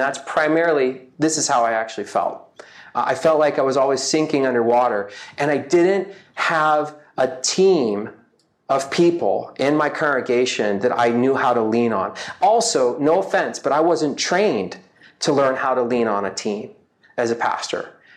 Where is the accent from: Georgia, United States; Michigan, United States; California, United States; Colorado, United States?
Michigan, United States; I grew up in Michigan. I was born and raised Seventh-day Adventist.